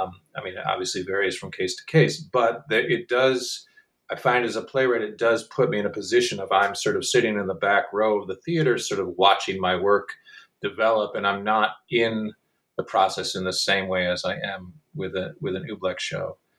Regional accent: Michigan, United States; now in Chicago, United States; Well, I'm from Michigan, and most of the company is from the Midwest.

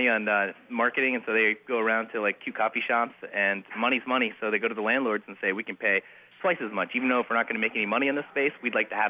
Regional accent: Massachusetts, United States; I'm from Cape Cod, so I'm a big fan of that, too.

